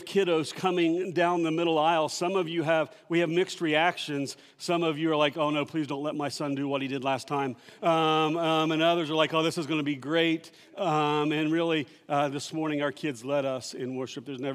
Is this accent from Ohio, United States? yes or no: yes; Ohio, United States; I remember as a kiddo growing up in Washington County, Ohio.